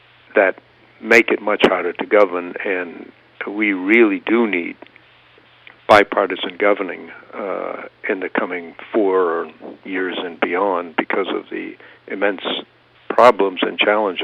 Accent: Maine, United States; First, I come from Maine, which is a relatively small state, in which there is a high level of personal contact with voters.

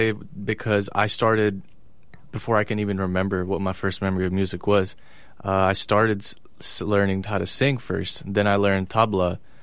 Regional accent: Bangkok, Thailand; So he taught music in Bangkok for 15 years. I was born there. My sister was born there.

